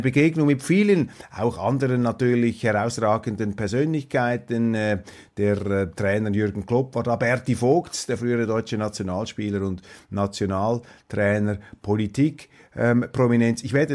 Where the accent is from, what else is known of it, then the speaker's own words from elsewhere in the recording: Switzerland; Wir können als Schweizer nicht bei der Schweiz stehen bleiben, sonst verarmen wir.